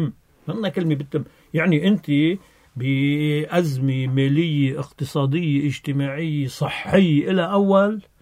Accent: Lebanon; نحن بدنا ناخد خيارنا كلبنانيين.

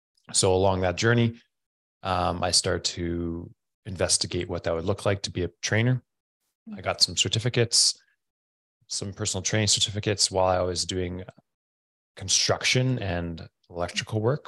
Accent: Canada; So I'm from Canada, and if you're from Canada, you kind of just have to play hockey.

